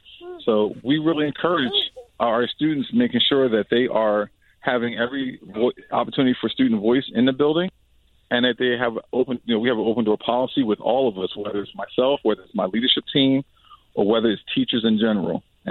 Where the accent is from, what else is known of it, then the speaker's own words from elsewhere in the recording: Camden, New Jersey, United States; You know, I grew up in Camden, New Jersey. I grew up impoverished